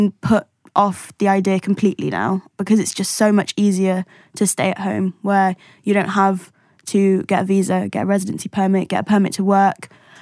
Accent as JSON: {"language": "English", "country": "United Kingdom", "said": "you realise just how much it has affected everything about being a British person trying to live, work, study in the European Union."}